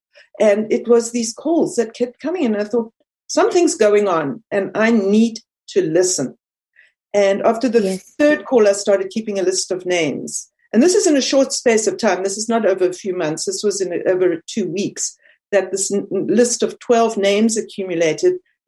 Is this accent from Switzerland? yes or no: no; South Africa; moved away; And I got many benefits from growing up in South Africa that I hope that people living in South Africa can still benefit in that way.